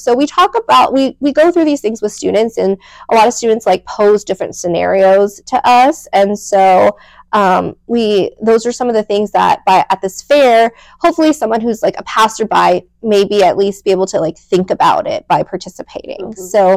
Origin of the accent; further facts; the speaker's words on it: Elk Grove, California, United States; also born or lived in San Francisco / Orange County; So I was born in San Francisco, went to school here in the Sacramento area in Elk Grove, and then I went away for several years.